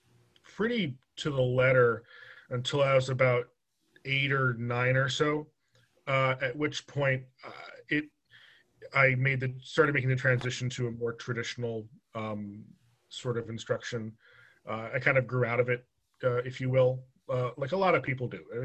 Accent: New York, United States; And I grew up on Long Island.

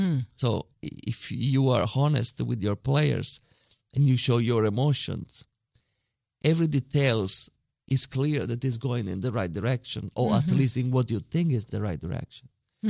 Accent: Sicily, Italy; English is a second language; So I was from Sicily. So from all over, we tried to apply there.

